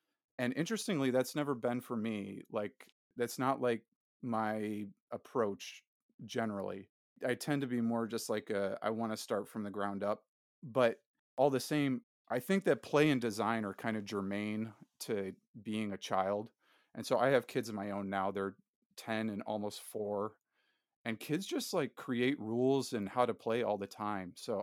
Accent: Syracuse, New York, United States; I'm from Syracuse, and I feel like it's kind of in the water out here.

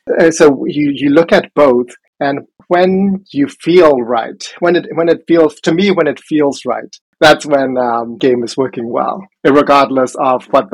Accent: Myanmar; English is a second language; I grew up in Burma, and we don't really have a lot of access to games.

